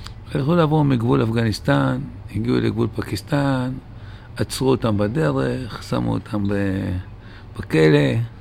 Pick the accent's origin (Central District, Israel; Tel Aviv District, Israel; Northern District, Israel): Tel Aviv District, Israel; Tel Aviv; born there; ואמא שלי הגיעה לשם גם כן מפרס, התחתנו. לימים עלו להיות תל אביב, שם נולדתי